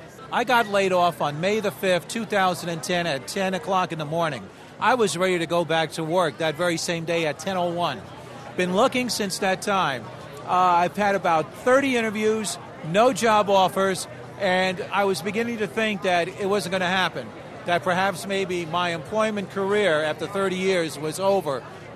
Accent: Harbor City, California, United States; I'm from Harbor City, California

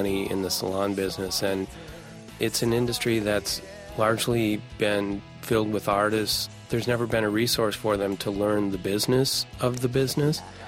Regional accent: Minneapolis, Minnesota, United States; from Minneapolis, Minnesota.

